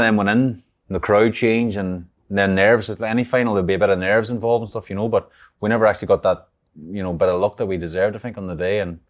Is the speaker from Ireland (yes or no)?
yes; Ireland; Just obviously growing up in Ireland as well